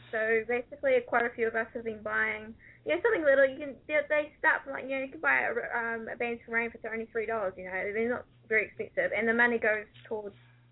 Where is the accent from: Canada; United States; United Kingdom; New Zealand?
New Zealand; Even when where I'm from. I'm from New Zealand. I'm like, when we are from one of the littlest places in the world.